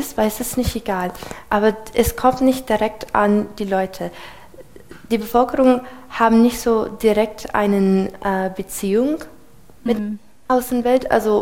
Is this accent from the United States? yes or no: yes; United States; German is a second language; also born or lived in Europe; weil ich bin Amerikanerin